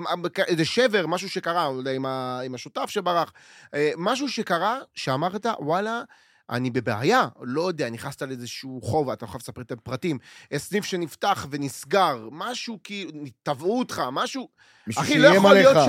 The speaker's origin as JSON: {"language": "Hebrew", "town": "Ashdod", "region": "Southern District", "country": "Israel", "said": "אין אחרת, אני אשדודי יכול להגיד לך"}